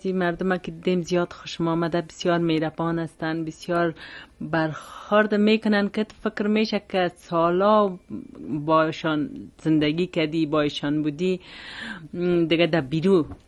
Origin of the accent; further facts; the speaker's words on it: Kabul, Afghanistan; moved away; ما از افغانستان هستم، از پایتخت افغانستان کابل، و تقریبا 9 ماه میشه که اینجا آمدیم.